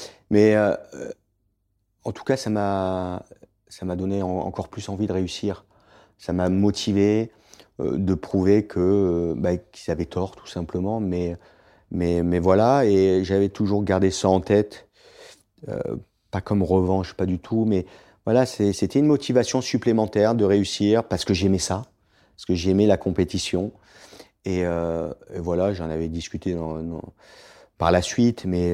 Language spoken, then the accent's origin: French; Provence-Alpes-Côte d'Azur, France; En fait, j'ai grandi dans les Alpes du Sud.